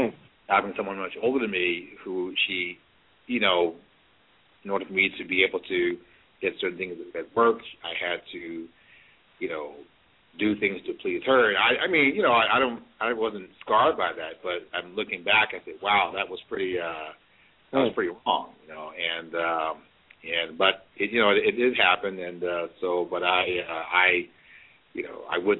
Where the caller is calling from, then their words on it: Scatterwood, New Jersey, United States; Yeah, I'm calling from Scatterwood, New Jersey.